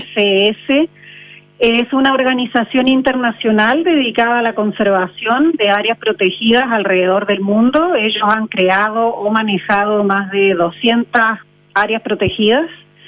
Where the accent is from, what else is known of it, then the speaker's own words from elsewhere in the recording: Córdoba, Argentina; accent: Cordoban; now in Chile; yo soy argentina, llevo viviendo en Chile 30 años. Y efectivamente no se me ha ido el acento cordobés.